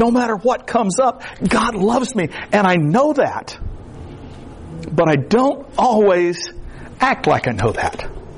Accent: Florida, United States; I grew up in the Everglades. You know, alligators, now pythons

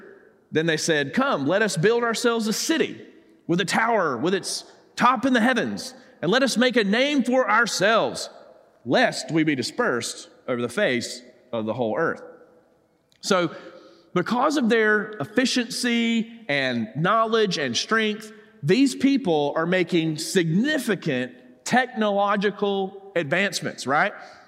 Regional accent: Georgia, United States; I grew up in South Georgia, trust me.

